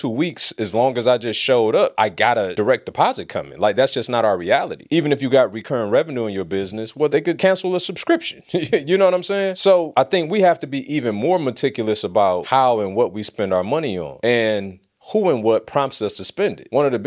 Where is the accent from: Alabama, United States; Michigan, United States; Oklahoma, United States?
Michigan, United States; Detroit; You know, I grew up in Westside Detroit.